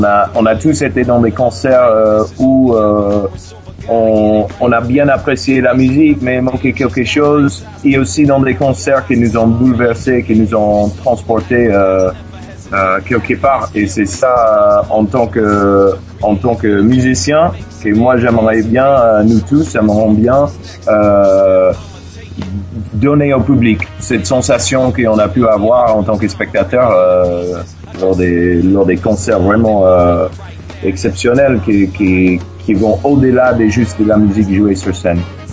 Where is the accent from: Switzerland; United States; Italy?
United States; New York; first language en; French is a second language; now in Strasbourg, France; C'est ça, je viens de l'État de New York, mais ça fait à peu près 6 ans que j'habite à Strasbourg.